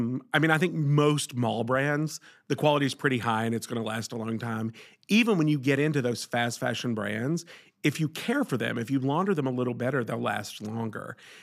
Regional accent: Kentucky, United States; So I grew up in Kentucky.

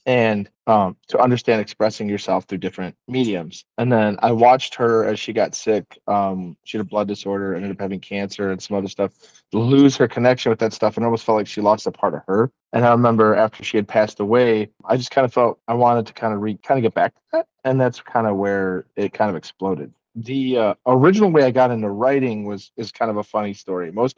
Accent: Detroit, Michigan, United States; So the short, like abridged version is I was born and raised in Metro Detroit in the auto industry.

